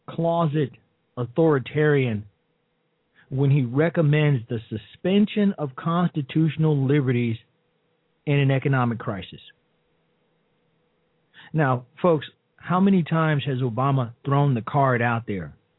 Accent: Chicago, Illinois, United States; I'm from Chicago. The Chicago way is to throw it out there and see if it'll stick. We have a saying in Chicago.

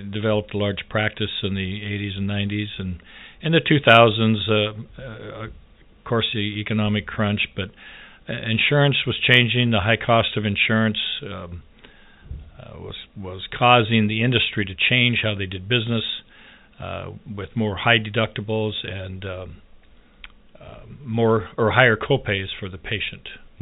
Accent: Puyallup, Washington, United States; I grew up in Puyallup, so I liked that part of the state

